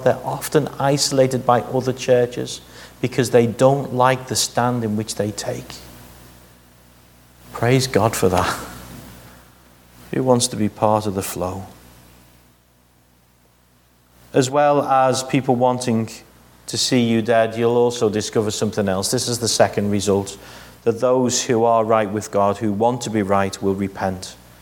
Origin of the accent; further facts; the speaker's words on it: Liverpool, North West England, United Kingdom; I come from Liverpool, the capital island of Ireland, as you know. There are more Catholic churches in my city than anything.